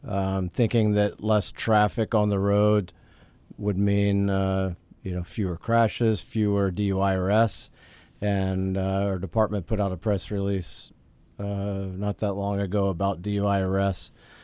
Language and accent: English; Louisiana, United States; Well, growing up in Louisiana, we'll go back to that again. There was free rein over your fireworks back when I was a kid, so.